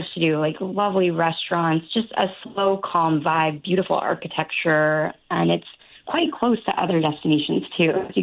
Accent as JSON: {"language": "English", "region": "Louisiana", "country": "United States", "tie": "born or raised there", "said": "I grew up in Louisiana, so the Panhandle was a big vacation destination for my family"}